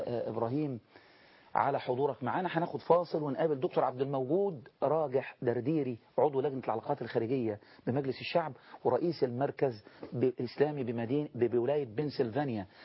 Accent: Egypt

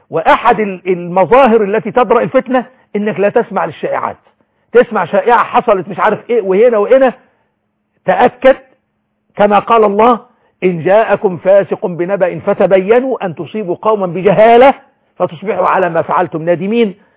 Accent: Egypt

